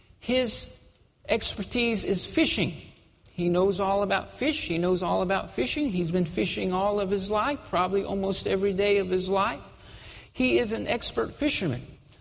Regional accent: Alabama, United States; I'm from Alabama.

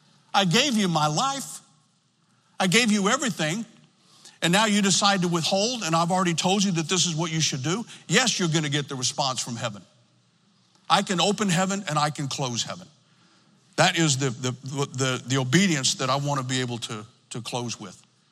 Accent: the South, United States; I come from the South that says he owns everything, the cattle in the hills and the taters underneath.

